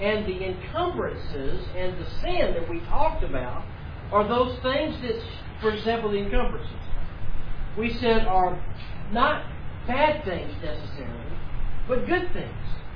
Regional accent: Mobile, Alabama, United States; It would be like what Carol and I were very familiar with growing up in Mobile, Alabama.

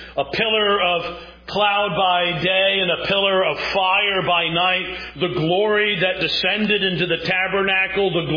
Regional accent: New York, United States; Who are my people? I'm from New York.

